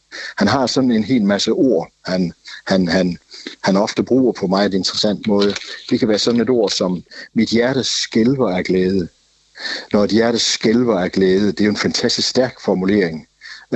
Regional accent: Jutland, Denmark; Jeg er jyde, så jeg siger dukken.

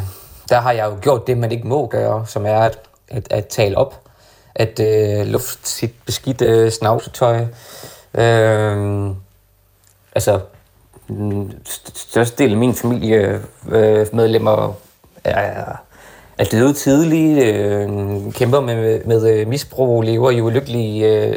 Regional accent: Horsens, Central Denmark Region, Denmark; moved away as an adult; jeg flyttede først fra Horsens som 21-årig.

